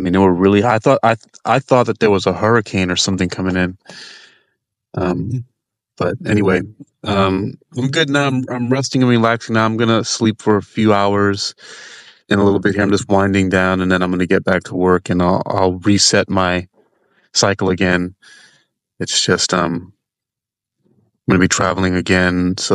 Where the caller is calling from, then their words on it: United States; I'm in the US. I'm in Eastern, the Atlantic Ocean.